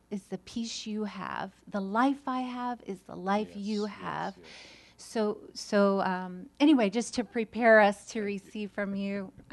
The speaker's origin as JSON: {"language": "English", "country": "United States", "said": "I mean, I'm an American."}